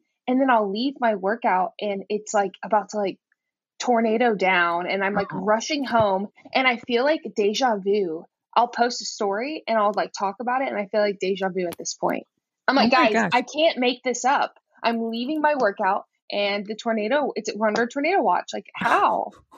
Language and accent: English; Houston, Texas, United States; Like, I grew up in Houston and in Houston we had hurricanes.